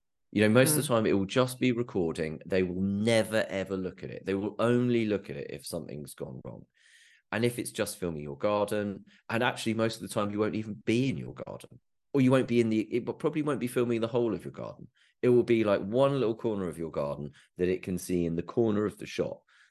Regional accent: United Kingdom; being British, I can't see that many of us doing that and going around to our neighbours and asking.

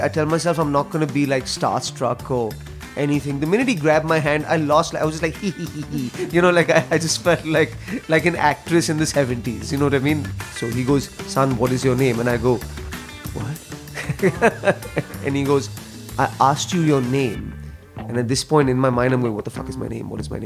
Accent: Lagos, Nigeria; I grew up in Lagos, Nigeria.

